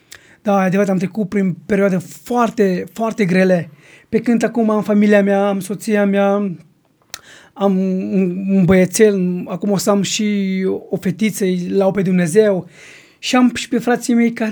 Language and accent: Romanian; Timișoara, Timiș County, Romania; Și am venit acasă la noi, acasă în Timișoara